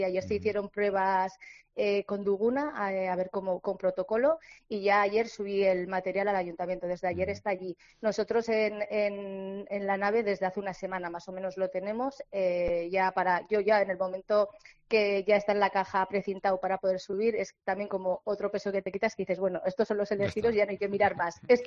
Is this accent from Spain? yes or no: yes; Pamplona, Navarre, Spain; Nosotros que somos de Pamplona, para nosotros es lo máximo poder estar en ese balcón